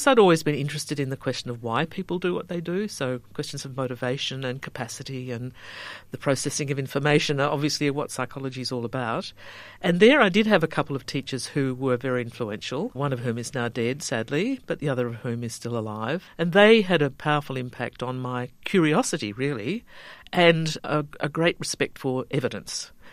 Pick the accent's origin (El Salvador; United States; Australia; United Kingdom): Australia; Gutha, Western Australia; also born or lived in Dongara; my family located to Murrawar, Gutha, in fact, a little place called Gutha, just before I was born. So part of my growing up was there